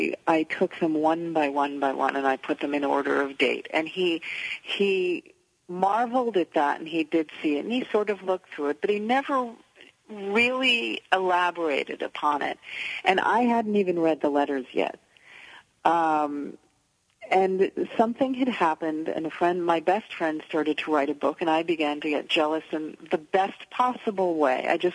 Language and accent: English; Manhattan, New York, United States; Well, I grew up in Manhattan.